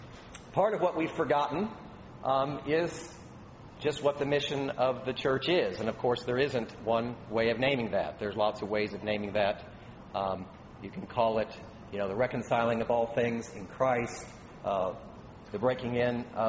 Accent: Indiana, United States; So as some of you know, I grew up outside Indianapolis. That's in Indiana, for those of you who are here.

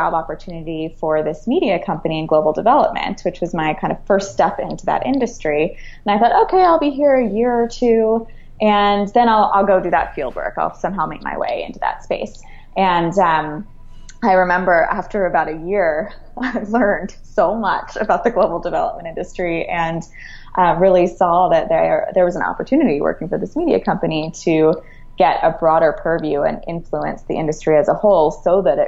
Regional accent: Philadelphia, Pennsylvania, United States; I hail from Philadelphia.

